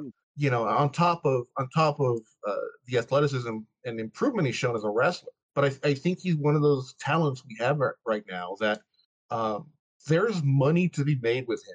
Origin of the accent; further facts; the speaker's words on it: Mexico; I grew up in Mexico. I was bilingual by the time I was five. That was, there's no accent. It was pure luck.